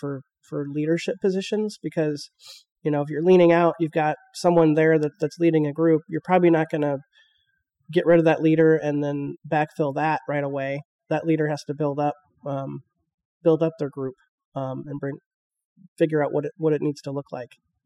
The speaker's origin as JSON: {"language": "English", "region": "Iowa", "country": "United States", "said": "we're hayseeds from Iowa, so you know, we might be a little bit secluded."}